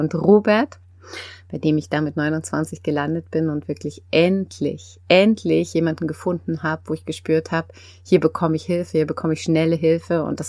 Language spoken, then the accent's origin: German; Freiburg, Baden-Württemberg, Germany; born there; ich bin geboren worden im Schwarzwald, ich bin in Freiburg auf die Welt gekommen